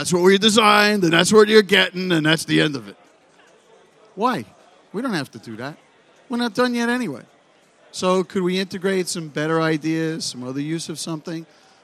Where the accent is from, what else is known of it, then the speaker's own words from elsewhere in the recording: Brooklyn, New York, United States; That's fine. I'm from Brooklyn. I'm a Brooklyn street operator. I could take it.